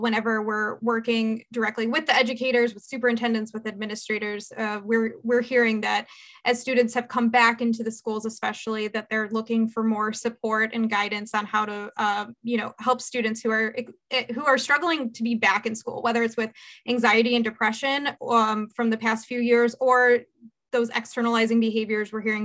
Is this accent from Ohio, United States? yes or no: yes; Cleveland, Ohio, United States; I'm from the Cleveland area originally.